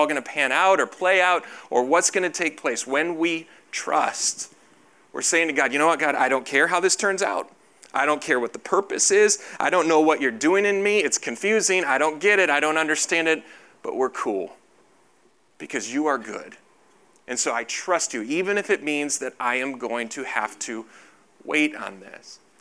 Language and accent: English; United States; I'm American. We don't do that.